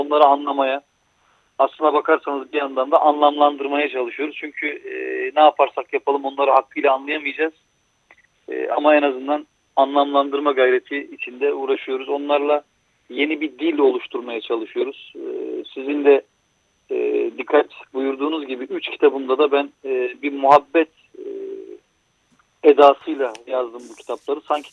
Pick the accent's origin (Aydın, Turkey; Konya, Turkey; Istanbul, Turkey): Istanbul, Turkey; Sarıyer; Sarıyerliyim, doğma büyüme ve Sarıyer aşığı bir adamım.